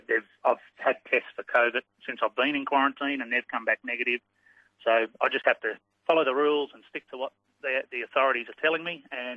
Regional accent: Sydney, New South Wales, Australia; the flight that we had coming back into Sydney, my home state, got cancelled

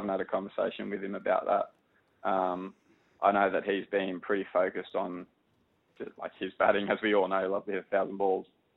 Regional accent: Milperra, New South Wales, Australia; I grew up in Milperra, yeah.

